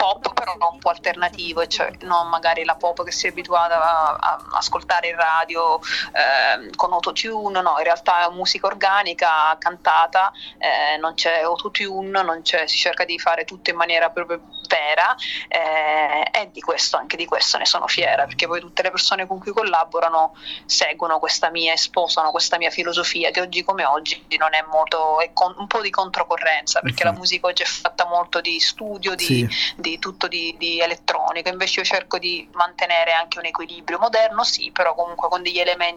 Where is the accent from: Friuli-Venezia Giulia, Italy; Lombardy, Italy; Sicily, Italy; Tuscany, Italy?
Sicily, Italy; Catania; Sono di Catania.